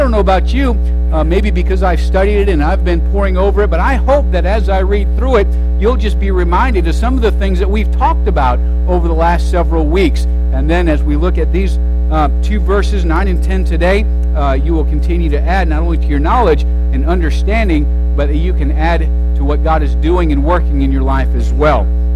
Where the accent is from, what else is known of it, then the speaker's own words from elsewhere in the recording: Tucson, Arizona, United States; I grew up reading a lot of books. I grew up in Tucson. It was hot outside, and so I did a lot of reading.